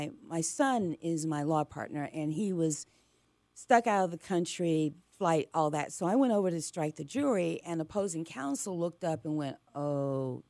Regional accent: Atlanta, Georgia, United States; I was born and raised in Atlanta. Yeah. Atlanta is home for me.

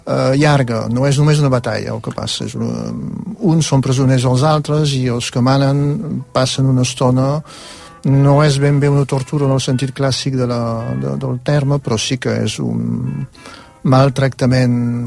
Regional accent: Catalonia, Spain; jo suposo que com a catalans ens hi podem identificar

